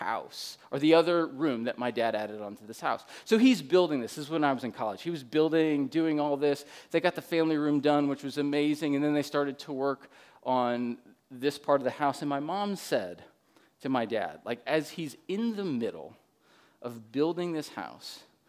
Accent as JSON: {"language": "English", "region": "New Hampshire", "country": "United States", "tie": "born or raised there", "lives_now": "Milwaukee, United States", "said": "My parents live in the Milwaukee area with us now, but I grew up in New Hampshire, and this is the New Hampshire house I grew up in."}